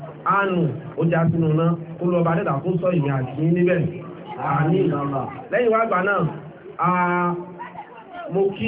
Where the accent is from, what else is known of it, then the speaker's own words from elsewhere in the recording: Akure, Ondo, Nigeria; Èmi gẹ́gẹ́ bí ẹnìkan àkúrẹ́ ni mo ti wá síbí.